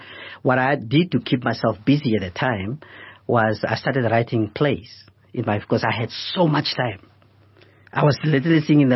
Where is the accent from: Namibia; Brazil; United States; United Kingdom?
Namibia; first language Oshiwambo; English is a second language; because I would speak Afrikaans, English, and Oshuambo, which is my mother tongue.